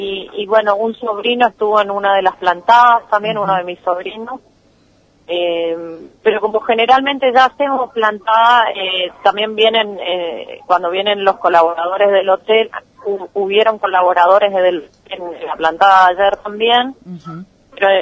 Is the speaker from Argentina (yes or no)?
yes; Puerto Iguazú, Misiones, Argentina; O sea que nosotros somos parte de Iguazú, nacimos acá y vivimos acá toda la vida